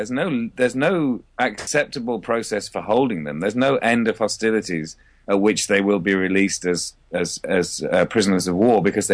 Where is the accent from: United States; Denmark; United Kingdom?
United Kingdom